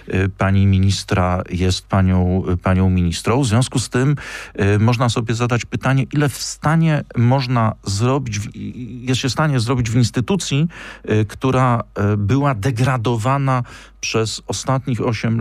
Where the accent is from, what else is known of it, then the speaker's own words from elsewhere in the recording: Kraków, Lesser Poland, Poland; Jesteśmy przecież z Krakowa